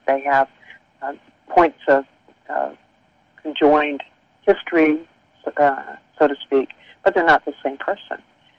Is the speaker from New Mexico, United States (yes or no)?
yes; Albuquerque, New Mexico, United States; And I came back to Albuquerque, New Mexico, my hometown, for work during the summer between my junior and senior years at BYU.